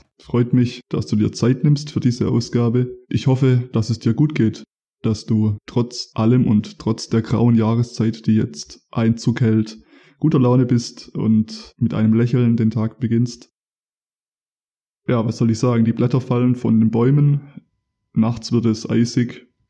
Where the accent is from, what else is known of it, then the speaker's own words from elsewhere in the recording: Stuttgart, Baden-Württemberg, Germany; wie man hier bei uns in Stuttgart im Schwabenland sagt